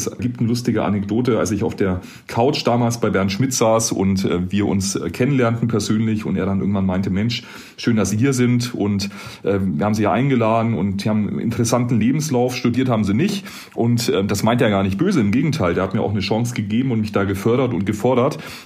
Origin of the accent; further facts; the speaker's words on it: Bavaria, Germany; Also ich bin im Norden von Bayern aufgewachsen, habe die Schule besucht.